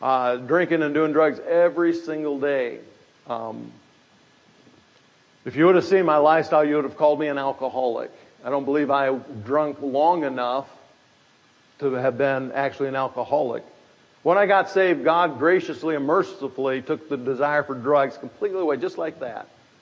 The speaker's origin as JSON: {"language": "English", "town": "Grand Rapids", "region": "Michigan", "country": "United States", "said": "of Grand Rapids, it's half Polish and it's half Dutch. My wife is from the Dutch side. She's Dutch. I'm from the Polish side, but I'm not Polish."}